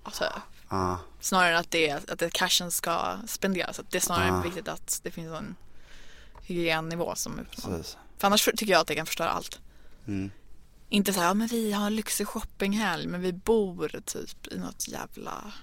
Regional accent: Örnsköldsvik, Västernorrland County, Sweden; Örnsköldsvik där jag är uppvuxen

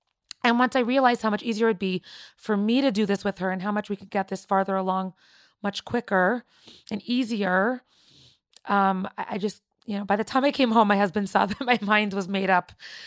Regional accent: Toronto, Ontario, Canada; I grew up in Toronto, Canada, and I am 31 years old. I am married with two children.

